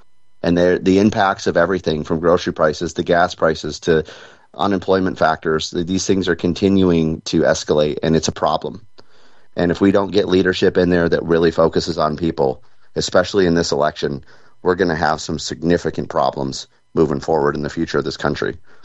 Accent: Grayling, Michigan, United States; I was raised in Grayling, Michigan, graduated from Grayling High School.

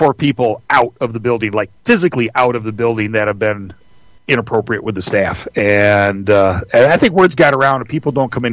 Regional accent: United States; I like making money. I'm an American. I like making money.

